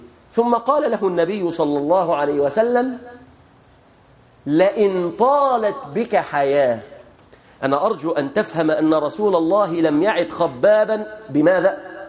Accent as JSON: {"language": "Arabic", "country": "Egypt", "said": "بلادنا مصر"}